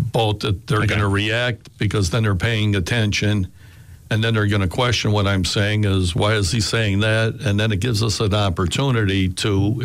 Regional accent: Scranton, Pennsylvania, United States; I'm born and raised in Scranton. I've been here my whole life.

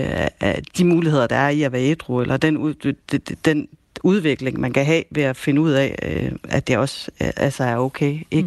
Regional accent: North Denmark Region, Denmark; nu er jeg selv fra Nordjylland, og det er ikke et begreb, jeg sådan går og turer frem med heroppe

